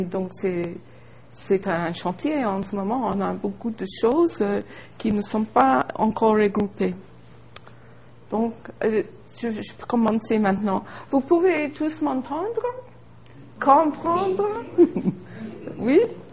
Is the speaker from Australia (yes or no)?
yes; Australia; accent: Australian mixed with French; French is a second language; now in Leiden, Netherlands; J'espère que vous pouvez me comprendre mon accent. C'est un mélange d'australien, un accent un peu français, mais j'ai fait des fautes comme toutes les anglophones.